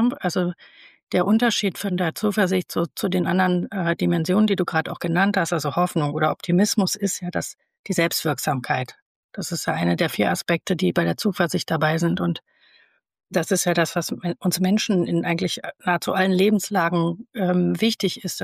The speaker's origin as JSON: {"language": "German", "region": "Rhineland", "country": "Germany", "said": "ich komme aus dem Rheinland."}